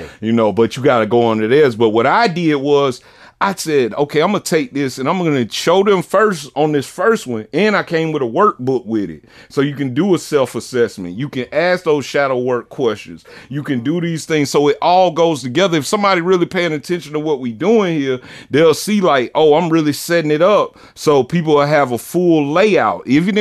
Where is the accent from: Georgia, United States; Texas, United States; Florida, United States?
Georgia, United States; Augusta; Like I say, I'm from Delta Manor, too.